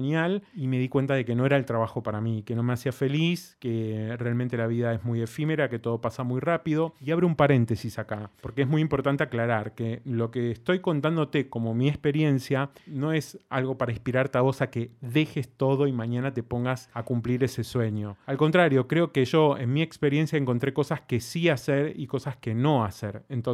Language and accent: Spanish; Argentina; now in Barcelona, Spain; Pero bueno, les quiero contar un poquitito de mí. Tengo 43 años, soy argentino, actualmente vivo en Barcelona, España